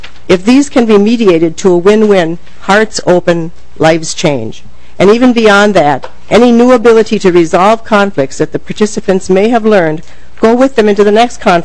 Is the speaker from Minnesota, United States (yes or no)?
yes; Hibbing, Minnesota, United States; in my hometown of Hibbing, one of the city's three wells has dried up